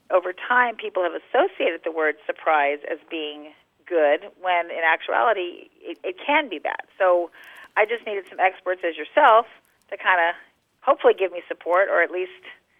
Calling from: San Antonio, Texas, United States; Hi. This is … I'm calling from San Antonio, Texas.

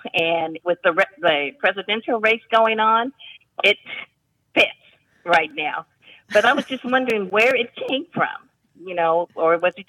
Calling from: Huntsville, Alabama, United States; I'm calling from Huntsville, Alabama.

